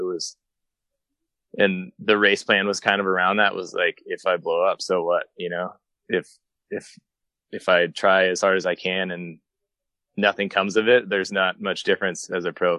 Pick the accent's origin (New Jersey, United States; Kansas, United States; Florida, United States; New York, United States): Kansas, United States; growing up in Kansas, that sort of plays in my favor. I grew up in heat and ran in heat as a kid